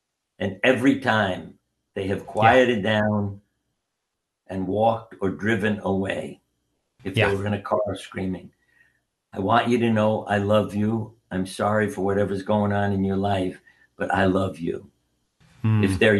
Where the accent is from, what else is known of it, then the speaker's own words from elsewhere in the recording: New York, United States; So growing up in New York, all the kids started calling me